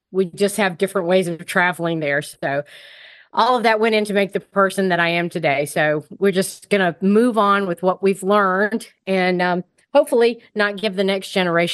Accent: the South, United States; I was raised in the South. In the South. And so it was very important for women to look a certain way.

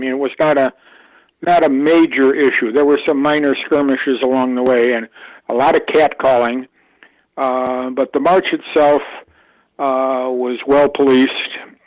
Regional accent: Chicago, Illinois, United States; Oh, I was born and raised in Chicago.

